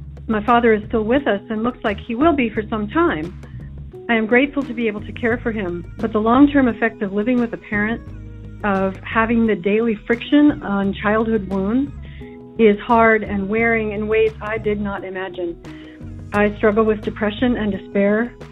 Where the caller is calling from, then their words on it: Concord, California, United States; I'm calling from Concord, California.